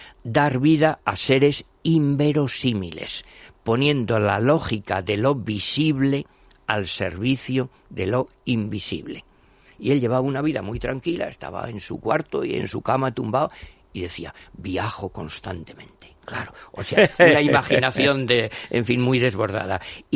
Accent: Valencian Community, Spain; Yo, como valenciano y que me gusta la paella

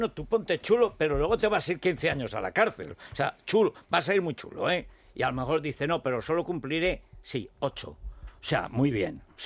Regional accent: Teruel, Aragon, Spain; Yo soy de Teruel y estoy vacunado

